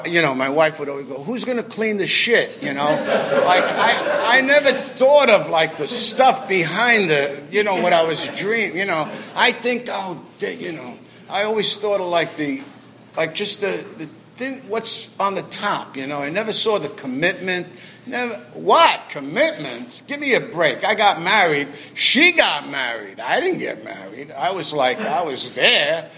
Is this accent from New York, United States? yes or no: yes; New York, United States; It was like, you would think like, wow, because I'm from New York. Structure, formality, discipline.